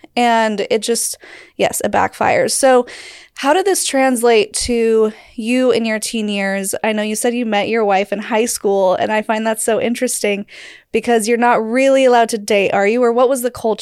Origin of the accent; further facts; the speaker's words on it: Utah, United States; I just recently told this story about growing up in Utah, where the schools had very, very strict modesty rules, cap sleeves.